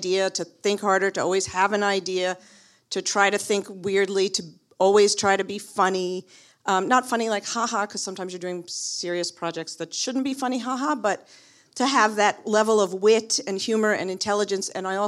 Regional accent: Yonkers, New York, United States; I grew up in Yonkers, which is just over the Bronx. I literally lived right over the Bronx border. I went to high school in the Bronx

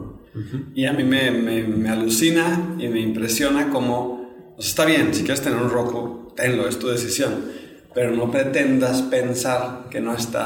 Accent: Mexico; lo mal y lo avergonzado que me siento como mexicano

